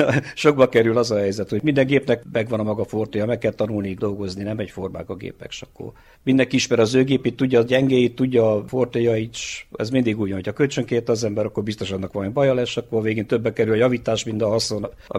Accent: Ehed, Hungary; ehedi lakós, itt születtem, itt éltem le az életem nagy részét

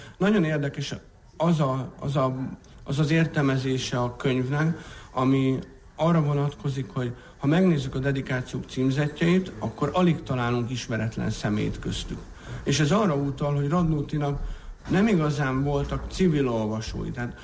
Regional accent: Gyoma, Békés, Hungary; az pont az én szülővárosomban Gyomán készült

